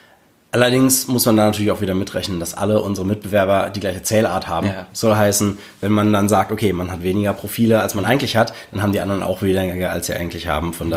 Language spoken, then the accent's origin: German; Germany; ich komme aus Deutschland